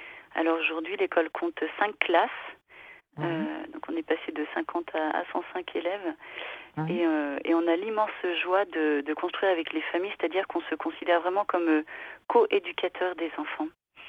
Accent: Pays de la Loire, France; je ne suis pas du tout originaire de l'Isère, je suis originaire de l'Anjou. Voilà.

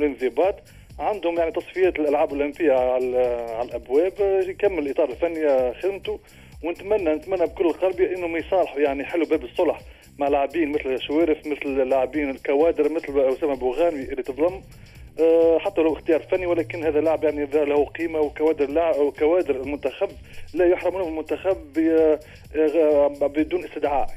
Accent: Tunisia; راه انا نحكي بصفة كتونسي

